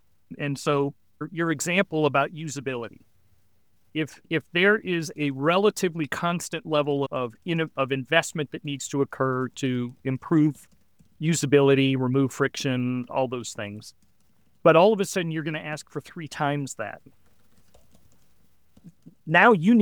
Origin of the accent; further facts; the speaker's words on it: Texas, United States; I grew up in Texas, and so everywhere I went, drink Coke was on everything.